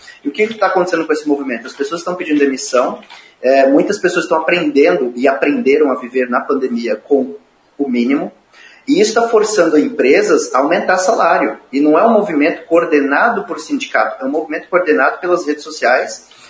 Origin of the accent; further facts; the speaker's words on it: Brazil; E para nós como brasileiros, numa outra cultura mais humanizada